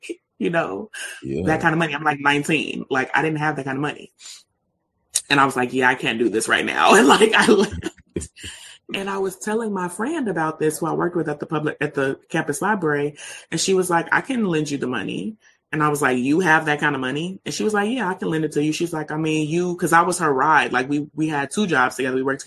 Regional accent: Chicago, Illinois, United States; When I was in undergrad in Nebraska, you know, I'm from Chicago.

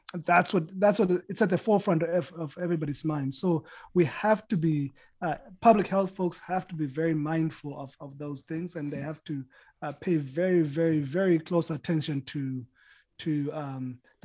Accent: Zimbabwe; now in United States; I'm from Zimbabwe

